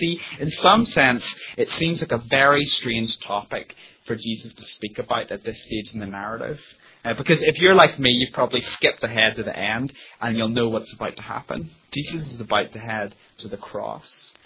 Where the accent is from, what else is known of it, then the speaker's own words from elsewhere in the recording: Northern Ireland, United Kingdom; Growing up in Northern Ireland, peace was kind of a word that was thrown around a lot, and it had very political connotations.